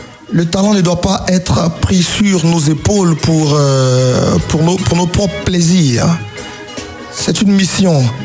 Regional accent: Côte d’Ivoire; first language Nyabwa; French is a second language; je chante dans mon patois, je chante dans ma langue maternelle, c'est Nyabwa, je veux dire que c'est un genre de bété.

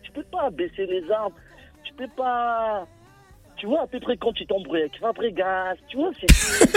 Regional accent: DR Congo; moi je suis congolais comme vous.

